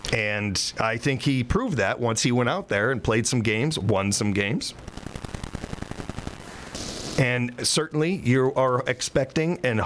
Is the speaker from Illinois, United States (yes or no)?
yes; Chicago, Illinois, United States; I'm not I'm from South Chicago, not the South, so I'm not 100% on that one.